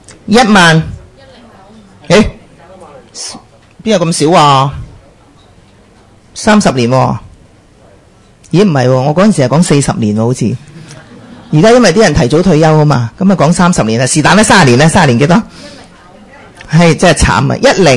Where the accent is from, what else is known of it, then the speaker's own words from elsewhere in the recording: Hong Kong; 我哋香港人呢，马上嘅意思就真系而家，即刻